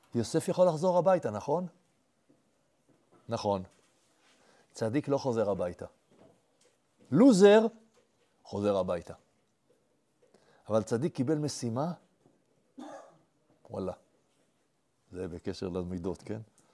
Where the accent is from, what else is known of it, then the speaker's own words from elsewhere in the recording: Jerusalem, Jerusalem District, Israel; אני גדלתי בקריית יובל בירושלים, לא כמו הצפונבוני הזה. גדלתי בירושלים במקומות הכי, הכי נידחים, הכי עלובים של העיר הזאת.